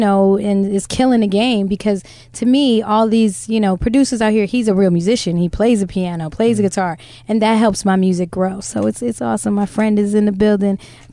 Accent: New Jersey, United States; I know. We're from Jersey.

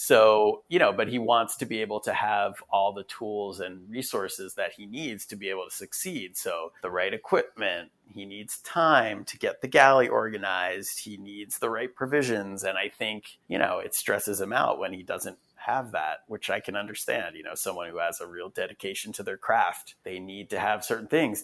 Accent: Potomac, Maryland, United States; by amazing coincidence, that is where I grew up. I grew up in the Potomac area, and Potomac and Bethesda and Rockville.

